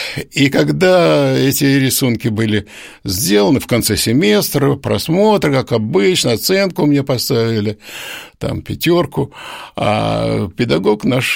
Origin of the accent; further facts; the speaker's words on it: Penza, Penza Oblast, Russia; Я приехал из Пензы и вообще ничего не знаю, я даже телефона никогда не видал